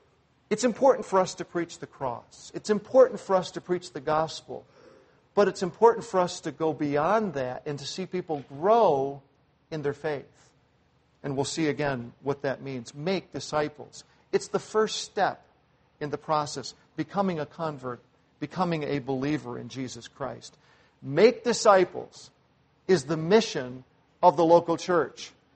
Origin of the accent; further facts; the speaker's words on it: Southern United States, United States; I grew up in the South for a while. My dad pastored a church.